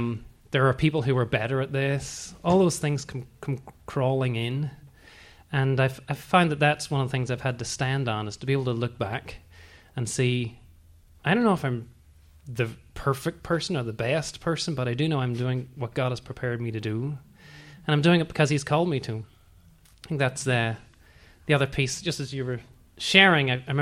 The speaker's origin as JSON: {"language": "English", "country": "Ireland", "said": "I remember being at high school, and I come from Ireland."}